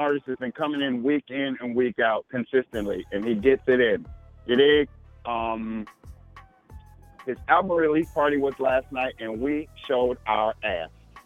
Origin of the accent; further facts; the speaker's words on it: Minneapolis, Minnesota, United States; My combo is Cherokee and Black, and where I'm from Minneapolis, Minnesota.